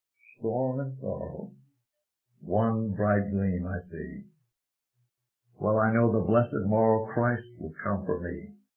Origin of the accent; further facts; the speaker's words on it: Bahamas; born there; I was born in the Bahamas.